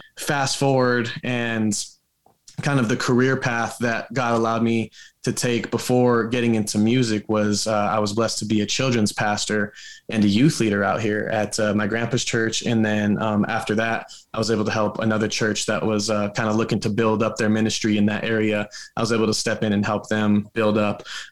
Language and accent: English; Denver, Colorado, United States; also born or lived in Franklin, Tennessee; So I'm from Franklin, Tennessee, but originally I'm actually from Denver, Colorado. And so I grew up in church.